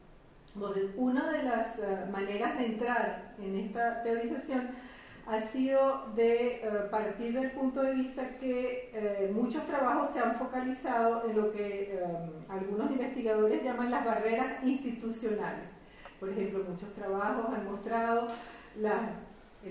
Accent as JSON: {"language": "Spanish", "country": "Venezuela", "moved": "yes", "lives_now": "France", "said": "aunque yo soy de origen venezolano, toda mi investigación la he hecho en Francia desde hace ya 25 años."}